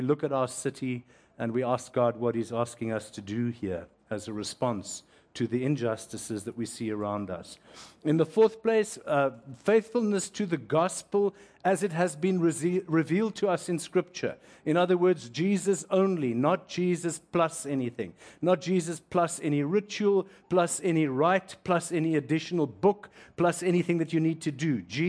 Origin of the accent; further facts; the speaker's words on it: South Africa; moved away as an adult; now in Canada; as a South African who's only been here just short of 3 years, Canada right now is at many levels in chaos.